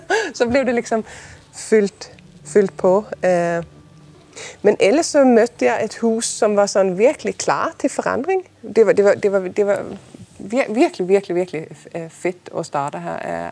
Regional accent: Sweden; Danish is a second language; moved away as an adult; now in Denmark; Jeg kommer fra Sverige oprindeligt, men jeg har faktisk boet i Danmark i 20 år nu. Jeg flytter det herhen, fordi jeg starter på teaterskolen i København som instruktør

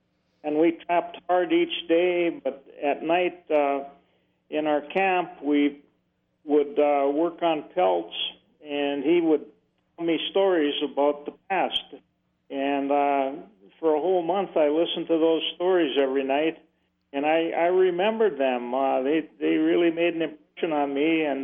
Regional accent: Grand Marais, Minnesota, United States; Well, I'm from Grand Marais, and I was born and raised up there. I learned to trap and hunt and fish and canoe in the Boundary Waters with my father and my two grandfathers.

